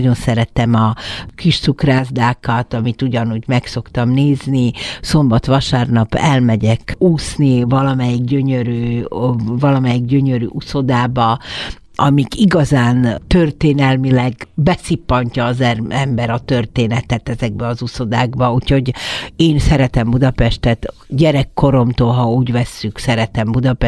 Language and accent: Hungarian; Banská Bystrica, Banská Bystrica Region, Slovakia; now in Hungary; Persze, hogy Besztercebánya, ahol felnőttem, az nincs messze